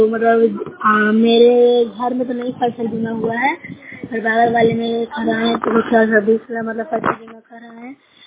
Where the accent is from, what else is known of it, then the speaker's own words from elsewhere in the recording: Bihar, India; मैं नूरसा ब्लॉक से हूँ, जिला नालंदा से हूँ।